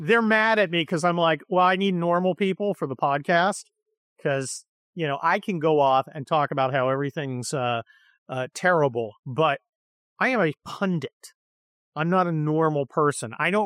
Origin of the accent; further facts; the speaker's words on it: Ohio, United States; born there; You know, I was born in Ohio.